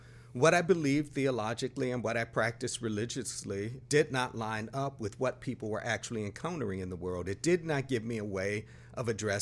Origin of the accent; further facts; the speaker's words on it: Buffalo, New York, United States; Well, I grew up in Buffalo, New York, very much involved in the church.